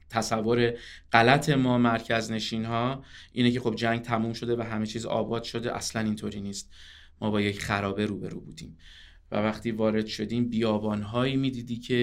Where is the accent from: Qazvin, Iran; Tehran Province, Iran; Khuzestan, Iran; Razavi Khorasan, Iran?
Tehran Province, Iran; Tehran; بله، من در تهران به دنیا اومدم، در تهران بزرگ شدم، در مدارس همین شهر درس خوندم، بجز یک سال کوتاه در دوره بمباران سوم راهنمایی رفتیم قوچان، ولی بقیه تحصیلاتم در تهران بود تا دیپلم.